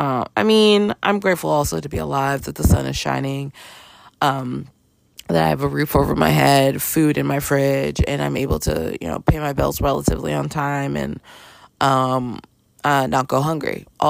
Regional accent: Canada; I grew up in Canada during … heyday. Of course I grew up listening to country.

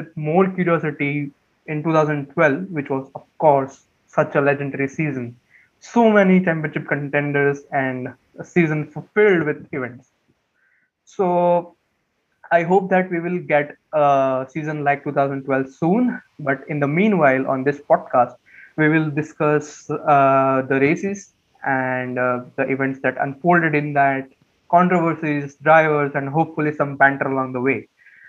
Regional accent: India; English is a second language; I'm from India and I started watching Formula One back in 2000

